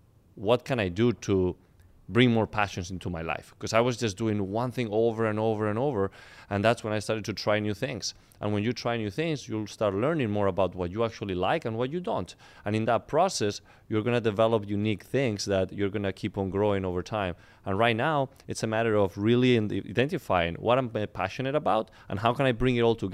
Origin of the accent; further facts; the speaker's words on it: Madrid, Community of Madrid, Spain; English is a second language; moved away as an adult; now in United States; I come from Madrid, Spain, came in here with a tennis scholarship.